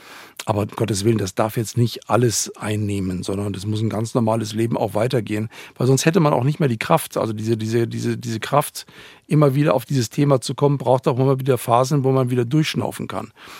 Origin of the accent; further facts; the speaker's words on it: Bavaria, Germany; ich bin ja im Landkreis Ebersberg aufgewachsen, es gab schon eine Gemeindebücherei